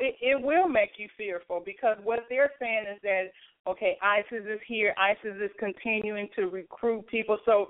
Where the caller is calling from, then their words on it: West Coast, United States; And I am actually calling from the West Coast, and I want to tell you that I love Florida.